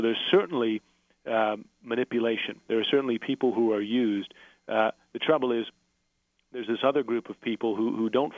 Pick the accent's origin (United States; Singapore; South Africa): United States; I felt a duty, really, as an American to come home